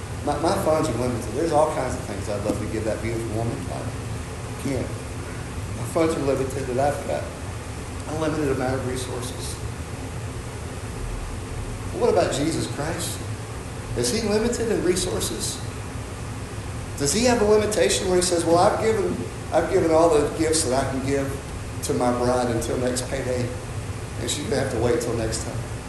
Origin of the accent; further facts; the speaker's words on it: Texas, United States; You know, I came from Southeast Texas, which is really close to Southwest Louisiana